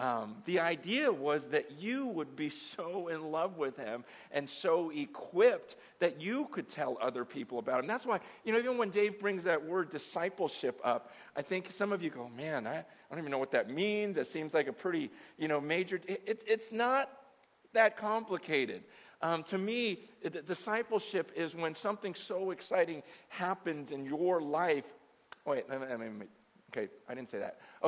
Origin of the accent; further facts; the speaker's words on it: San Francisco, California, United States; born there; It never crossed my mind that I was born in San Francisco. Do you know I was born in Chinatown? Yeah, I was born in the hospital in Chinatown. My mother died giving birth to me in Chinatown.